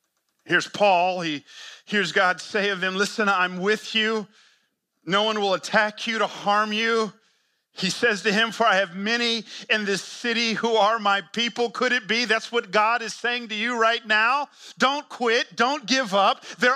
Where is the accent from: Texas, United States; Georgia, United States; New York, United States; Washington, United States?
Georgia, United States; Atlanta; I grew up in Atlanta, and I remember going out for spring football